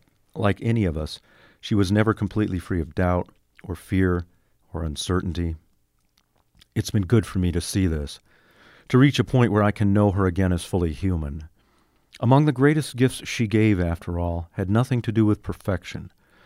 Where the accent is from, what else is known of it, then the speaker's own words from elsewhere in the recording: Red Lodge, Montana, United States; And in my hometown of Red Lodge, a nature camp has been started in Jane's honor.